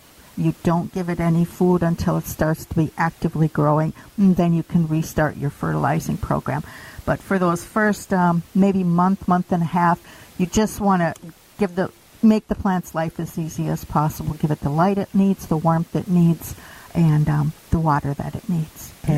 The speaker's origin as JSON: {"language": "English", "region": "Virginia", "country": "United States", "tie": "born or raised there", "said": "Up in Virginia."}